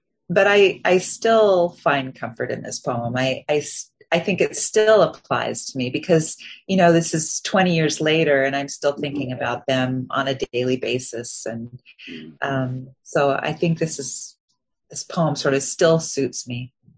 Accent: Washington, United States; But it's also my hometown. And my hometown extends into the Hanford site. It was just part of our culture.

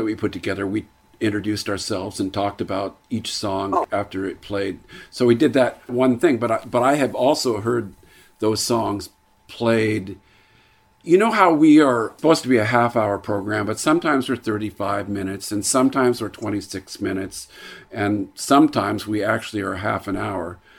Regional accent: Tacoma, Washington, United States; and we're from Tacoma. It's our hometown, and this is our radio station

